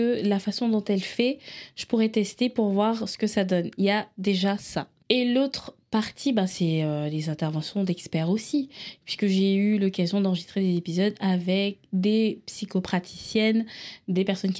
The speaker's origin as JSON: {"language": "French", "town": "Libreville", "region": "Estuaire", "country": "Gabon", "tie": "born or raised there", "moved": "as an adult", "said": "Mais moi, je suis née à Libreville, au Gabon. Et j'y ai vécu jusqu'à mes 18 ans."}